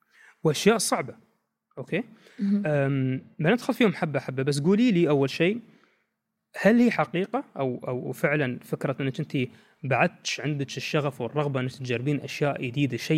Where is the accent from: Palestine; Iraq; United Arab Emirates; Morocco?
United Arab Emirates; وقمنا نلاحظ ان هالشيء وايد استوى مؤخرا عندنا في الامارات بالتحديد